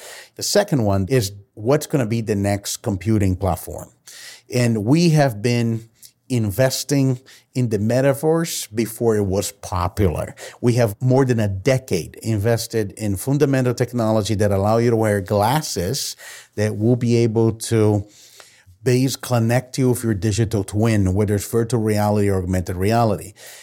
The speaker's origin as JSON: {"language": "English", "country": "Brazil", "tie": "born or raised there", "second_language": "English", "said": "Emerging markets, you know, I've been born and raised in Brazil, and the internet developed faster in mobile than the desktop."}